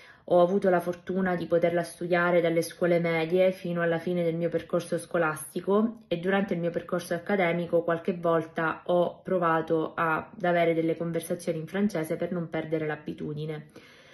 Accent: Reggio Calabria, Calabria, Italy; moved away as an adult; also born or lived in Milan; Mi sono trasferita da Reggio Calabria a Milano per intraprendere gli studi universitari

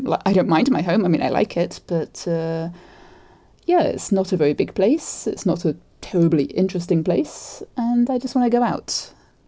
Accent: United Kingdom; now in France; and I'm British. I live in France

